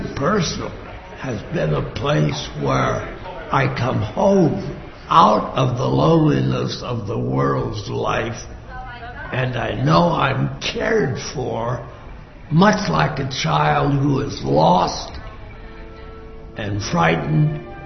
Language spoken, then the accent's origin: English; Detroit, Michigan, United States; born there; I was born in Detroit, Michigan, September 20th, 1917.